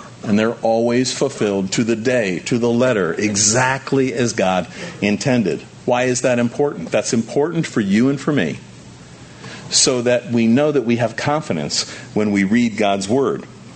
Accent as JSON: {"language": "English", "country": "United States", "said": "I'm an American. I'm a proud American."}